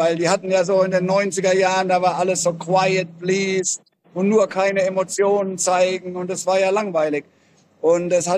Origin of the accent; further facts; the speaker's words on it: Mannheim, Baden-Württemberg, Germany; Ich bin aufgewachsen in Mannheim als kleiner Junge